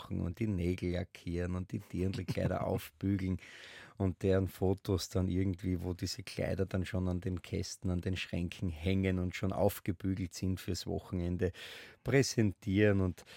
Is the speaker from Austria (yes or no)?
yes; Graz, Styria, Austria; als Steirer, noch dazu als Grazer aus der gleichen Stadt, wo ich auch herkomme